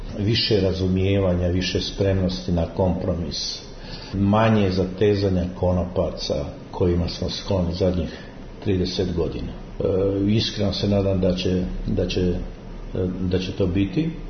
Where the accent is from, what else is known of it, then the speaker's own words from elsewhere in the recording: Croatia; Ja to govorim kao Hrvat.